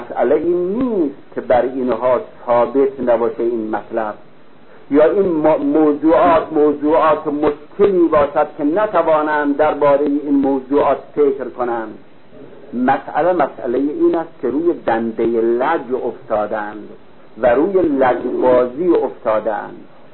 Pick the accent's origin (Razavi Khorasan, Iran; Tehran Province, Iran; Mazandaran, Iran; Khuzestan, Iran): Mazandaran, Iran; Sari; من خودم اهل ساری هستم، ساری ما دارال مومنین هست